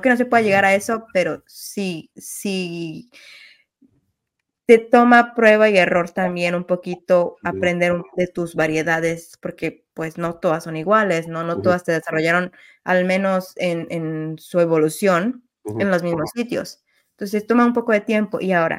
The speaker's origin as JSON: {"language": "Spanish", "country": "Mexico", "said": "traslademos ese conocimiento que tenemos como buenos mexicanos del chile"}